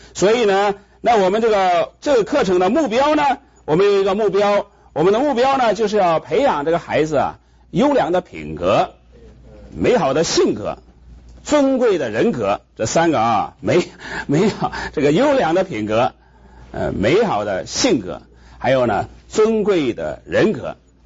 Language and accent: Chinese; Henan, China; 我们是生在中国河南的农村，那个时候是非常的穷的